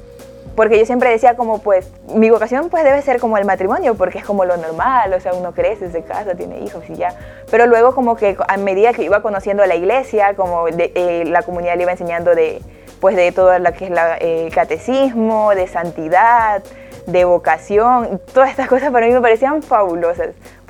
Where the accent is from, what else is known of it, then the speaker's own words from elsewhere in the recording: Guayaquil, Guayas, Ecuador; moved away as an adult; now in Spain; Tengo 29 años y soy de Ecuador.